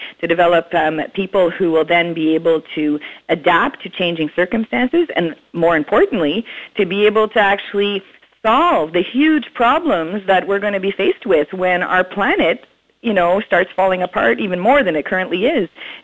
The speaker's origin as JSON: {"language": "English", "region": "Ontario", "country": "Canada", "tie": "born or raised there", "also_born_or_lived": "Montreal", "said": "I was born in Montreal. I grew up in Northern Ontario, and I came back here in 1995. So I guess I would identify as living on the territory of Quebec."}